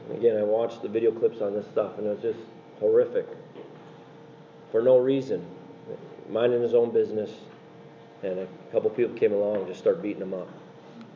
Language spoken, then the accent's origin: English; Spooner, Wisconsin, United States; I was born and raised in the Spooner Shell Lake area and raised in a godly home, part of Cornerstone Church in Spooner.